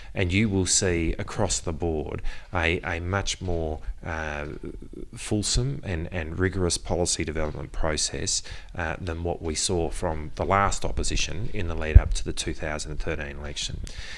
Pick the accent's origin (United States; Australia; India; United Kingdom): Australia; Geelong, Victoria; I come from Geelong, a regional city